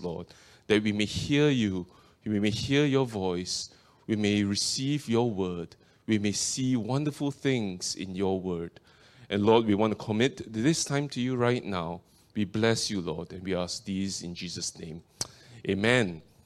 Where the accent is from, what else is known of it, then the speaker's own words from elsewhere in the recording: Singapore; now in Perth, Australia; You probably could tell from my accent by now, I was originally from Singapore. My family and I, we relocated to Perth about 4 years back.